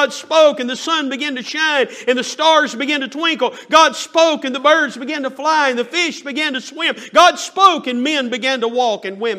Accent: North Carolina, United States; Y'all tell I'm from the South, mountains of North Carolina.

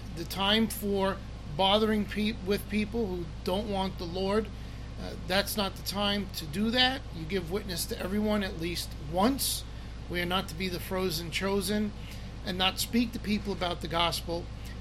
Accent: United States; And me being an American and you being Americans

